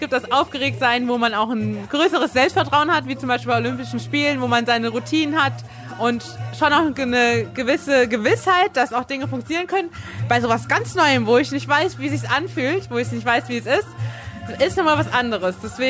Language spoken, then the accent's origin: German; Hesse, Germany; ich bin auch in Mittelhessen aufgewachsen